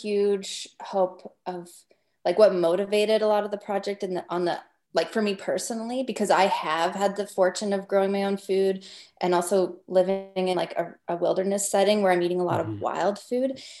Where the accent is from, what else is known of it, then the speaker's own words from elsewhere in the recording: Northwest Territories, Canada; I'm the only non-Indigenous person on our film crew. And I'm from the Northwest Territories.